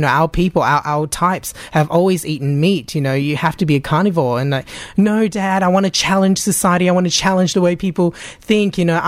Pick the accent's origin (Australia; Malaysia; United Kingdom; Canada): Malaysia; when I was a kid growing up in Malaysia